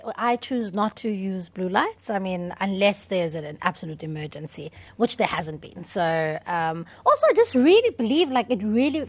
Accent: South Africa; first language Xhosa; English is a second language; So then when I went to the white school, when I really needed to start grade one, I get there, and I couldn't speak English at all, not a word, not

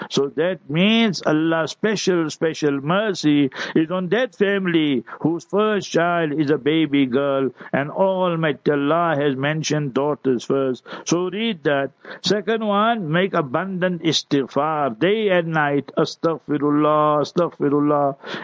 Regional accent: Heidelberg, Gauteng, South Africa; born there; Where I was born in Heidelberg, lo and behold, we were three Muslim families, our house and our shop, and then my neighbors, their shop was not there, but their houses were there.

